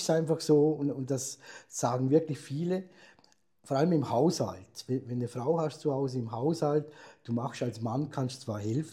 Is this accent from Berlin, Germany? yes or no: yes; Berlin, Germany; Berlin hat sich in 20 Jahren wirklich so verändert, dass du eigentlich Berlin auch als Berliner nicht mehr kennst.